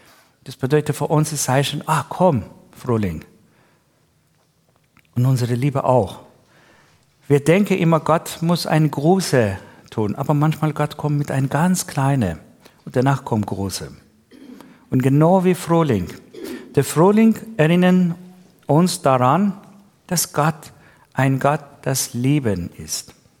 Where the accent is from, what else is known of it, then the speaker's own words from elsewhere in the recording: Iran; Für viele Menschen aus dem Iran beginnt jetzt das neue Jahr. Ich komme auch aus dem Iran.